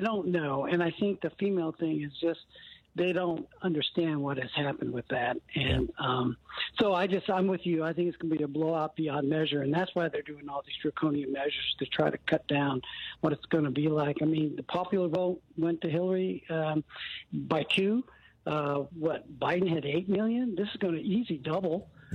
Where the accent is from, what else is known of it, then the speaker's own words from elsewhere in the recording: Hawaii, United States; born there; And I'm a Hawaiian by birth. I'm 70 years old.